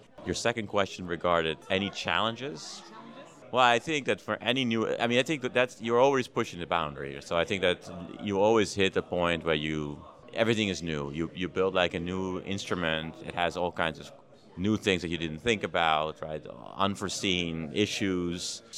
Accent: Amsterdam, North Holland, Netherlands; I'm a cosmologist from the Netherlands. So I was born in Amsterdam, and I'm currently a professor at the University of Groningen in the north of the Netherlands.

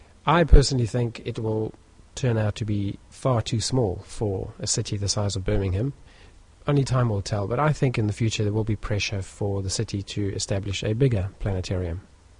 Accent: South Africa; I grew up in South Africa, and South Africa only received television in 1973.

